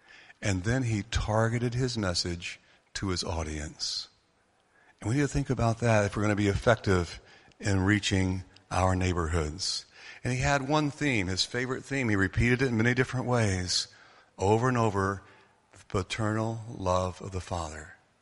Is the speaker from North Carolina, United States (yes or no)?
yes; North Carolina, United States; now in Orlando, United States; I grew up in North Carolina. I was born here in Orlando, but I grew up in North Carolina.